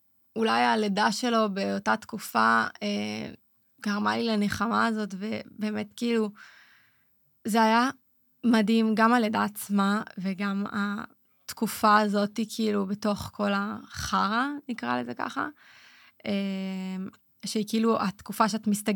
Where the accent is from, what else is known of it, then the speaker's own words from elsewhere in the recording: Haifa District, Israel; now in Tel Aviv, Israel; אבל אני, במקור כאילו מהקריות, ואחרי זה שכאילו התחלתי את צמסן, עברתי לחיפה. המעבר לתל אביב היה קשוח